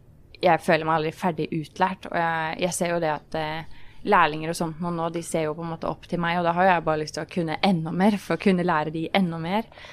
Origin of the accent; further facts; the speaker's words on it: Oslo, Norway; jeg kommer fra Oslo, fra Ekeberg. Vokste opp I en veldig vanlig familie, holdt jeg på å si. Jeg har 4 yngre søsken